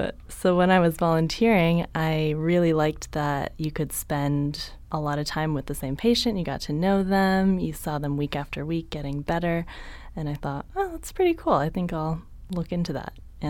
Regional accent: San Jose, California, United States; I grew up in San Jose, Northern California.

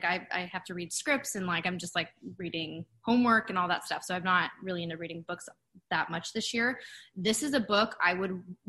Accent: California, United States; So I grew up outside of LA about an hour and a half.

